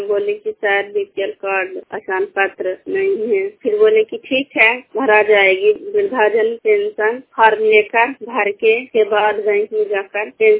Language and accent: Hindi; Bihar, India; बनावखाना कोलामा गांव की रहने वाली हूँ, जिला नालंदा।